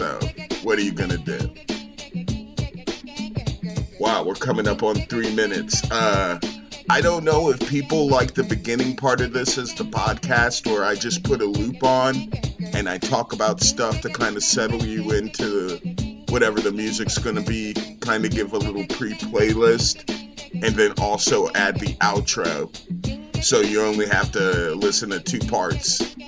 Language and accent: English; United States; accent: American; I think I pronounced that right. Sorry for my American accent, player.